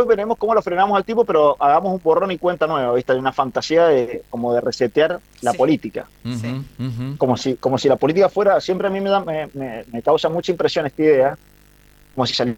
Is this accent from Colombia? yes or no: no; Argentina; los argentinos